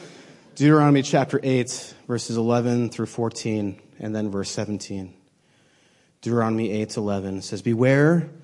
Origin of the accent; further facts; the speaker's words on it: Maine, United States; You know, I'm from New England. I'm from Maine. We don't talk in Maine.